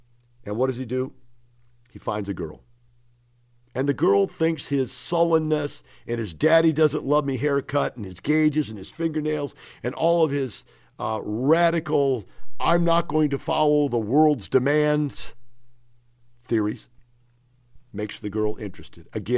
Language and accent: English; Texas, United States; You know, I'm a Texan, man. I get this.